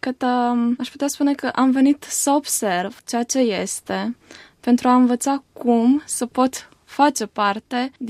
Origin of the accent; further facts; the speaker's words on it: Bacău, Bacău County, Romania; sunt din Bacău, învăț în București, la Facultatea de Teologie Romano-Catolică, din cadrul Universității București, sunt în anul al treilea.